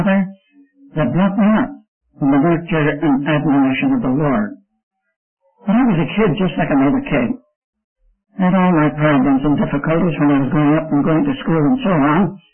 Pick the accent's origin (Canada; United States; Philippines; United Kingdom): United Kingdom; Northern Ireland; born there; I happen to be an Irishman. I'm not ashamed of that. I was born in Northern Ireland 86 years ago. And I was brought up in a Christian home.